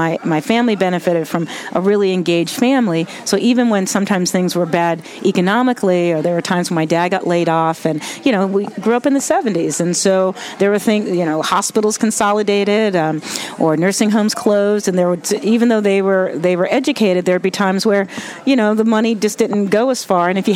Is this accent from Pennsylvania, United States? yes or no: yes; Philadelphia, Pennsylvania, United States; now in Baltimore, United States; I grew up in Philadelphia. I'm a Baltimorean by choice.